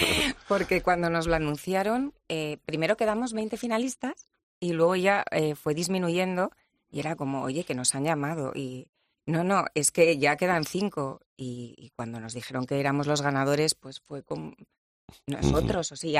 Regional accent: Zaragoza, Aragon, Spain; y además somos de Zaragoza los tres

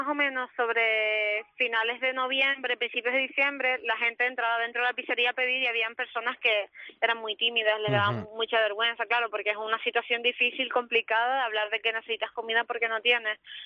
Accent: Fuerteventura, Canary Islands, Spain; moved away as an adult; now in Tenerife, Spain; yo, por ejemplo, soy de Fuerteventura y vine a Tenerife a estudiar hace 5 años.

